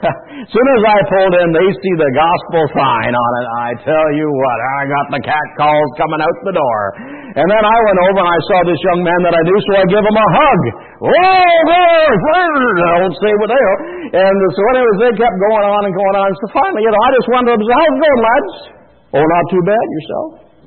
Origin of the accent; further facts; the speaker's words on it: Lanark, Ontario, Canada; and I said, I was from Lanark. I've been hunting up there in Lanark.